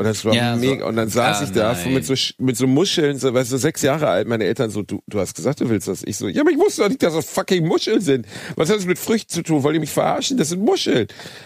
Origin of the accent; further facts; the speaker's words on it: Gelsenkirchen, North Rhine-Westphalia, Germany; ich bin in Gelsenkirchen aufgewachsen